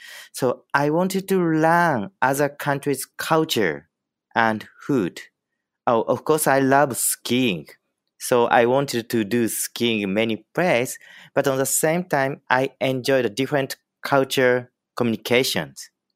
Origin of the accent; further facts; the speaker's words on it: Tokyo, Japan; I'm from Japan. I was born in Tokyo.